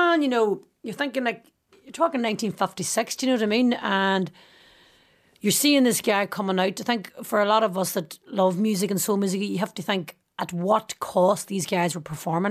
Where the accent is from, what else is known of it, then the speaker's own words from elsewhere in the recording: Boston, Massachusetts, United States; And they're like, where are you girls from? We were like, we're from Boston.